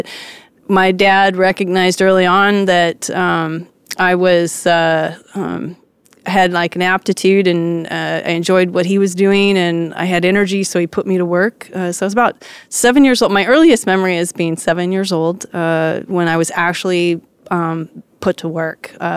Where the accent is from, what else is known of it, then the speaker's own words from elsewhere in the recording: California, United States; So I grew up all around Southern California.